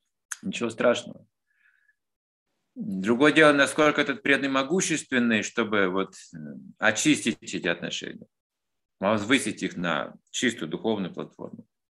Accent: Russia; Когда меня спрашивают, откуда, я говорю, я из России.

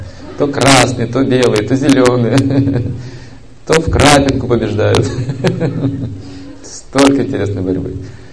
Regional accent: Russia; Мы же русские, мы же по-русски

